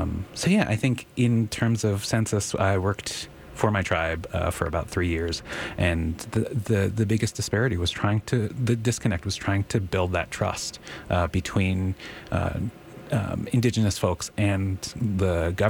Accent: Rosebud, South Dakota, United States; So I'm originally from Rosebud, the Rosebud Sioux tribe out in Rosebud, South Dakota.

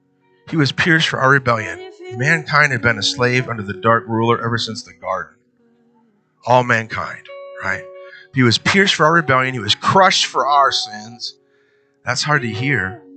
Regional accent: East Coast, United States; It's like, I came from the East Coast, and snow would get you, you know?

